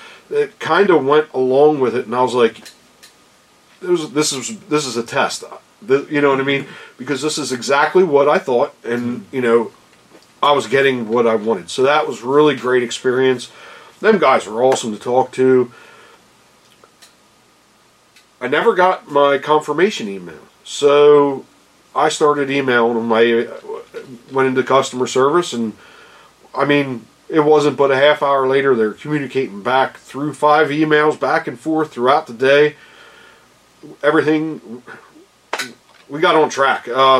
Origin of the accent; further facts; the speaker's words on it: Lancaster, Pennsylvania, United States; We're from Lancaster, and we call it Lancaster, not Lancaster.